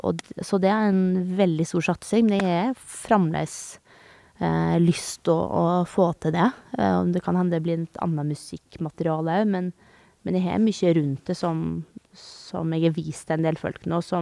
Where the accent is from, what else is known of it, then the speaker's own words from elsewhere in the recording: Telemark, Norway; also born or lived in Australia; Så hvis jeg bare hadde tenkt at jeg hadde vært hjemme i Telemark, så hadde jeg sikkert ville reste ut i verden